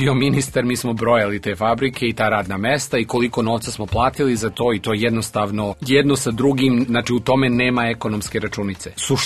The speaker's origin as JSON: {"language": "Serbian", "town": "Sarajevo", "region": "Federation of Bosnia and Herzegovina", "country": "Bosnia & Herzegovina", "tie": "born or raised there", "said": "i ja sam odrastao u Sarajevu."}